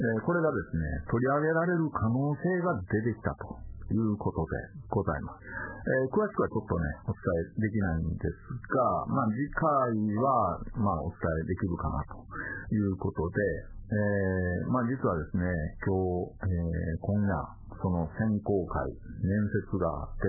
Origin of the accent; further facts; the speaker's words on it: Osaka, Japan; 地元大阪にはですね、近畿大学という、素晴らしい学校があるんですが